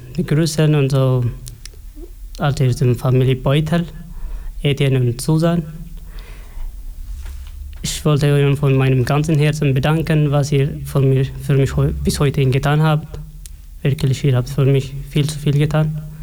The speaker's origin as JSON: {"language": "German", "town": "Robe", "region": "Oromia", "country": "Ethiopia", "tie": "born or raised there", "said": "ich bin in der Stadt geboren und dorthin aufgewachsen. Den heißt Balerobe. Mhm. Aber ich bin etwa 17 Kilometer entfernt von Balerobe."}